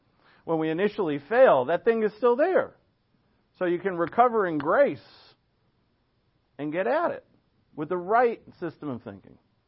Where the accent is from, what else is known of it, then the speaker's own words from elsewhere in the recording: Providence, Rhode Island, United States; born there; It's probably because I was born in Providence.